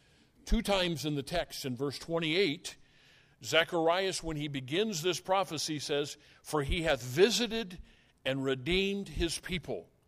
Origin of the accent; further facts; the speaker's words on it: United States; At 66 years old, and being an American, my life has not been filled with great events